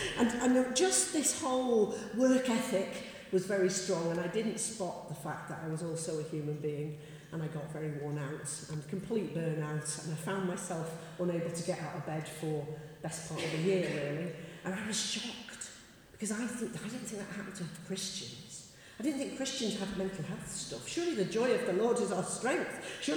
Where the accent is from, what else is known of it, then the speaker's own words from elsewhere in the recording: Isle of Man; moved away as an adult; now in Nottingham, United Kingdom; I come from the Isle of Man. So, anyone know the Isle of Man? No? Yes, there we go. One person. Great. I accidentally popped to Nottingham for a job 40 years ago